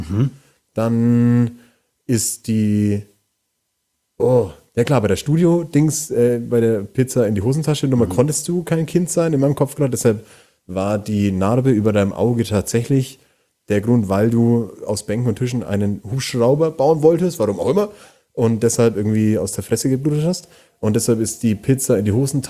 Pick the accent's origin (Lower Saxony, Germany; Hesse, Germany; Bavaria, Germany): Bavaria, Germany; Ich komme aus Landkreis Fürth